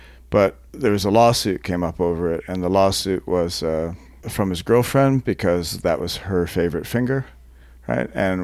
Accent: Canada; But I'm not American, by the way. I'm Canadian.

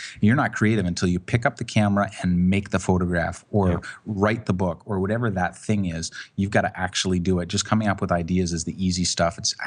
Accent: Canada; I'm a Canadian, but I live on the West Coast, and you know, we get more rain than anything.

